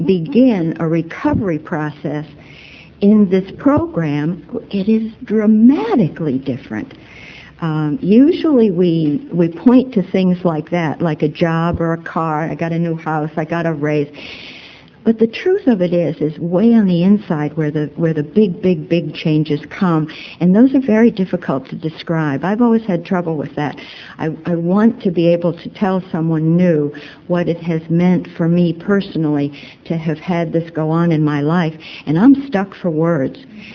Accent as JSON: {"language": "English", "town": "Pawtucket", "region": "Rhode Island", "country": "United States", "tie": "born or raised there", "said": "And that's where I grew up. I grew up in Rhode Island. I grew up in Pawtucket, Rhode Island."}